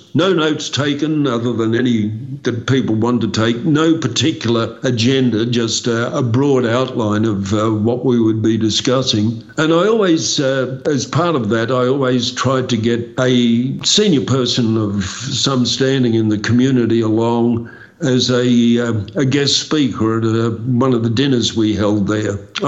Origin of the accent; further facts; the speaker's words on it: Australia; I'm very much involved as an Australian in seeing what the Royal Australian Air Force is doing